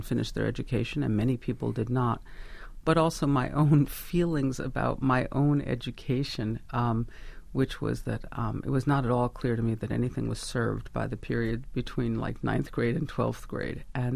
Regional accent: Great Neck, New York, United States; I grew up in Great Neck. I wish there was another better answer.

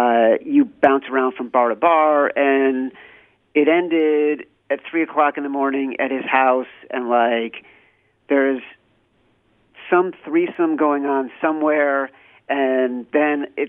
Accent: Chicago, Illinois, United States; I grew up in Chicago, like, when Stern was sort of popular in New York.

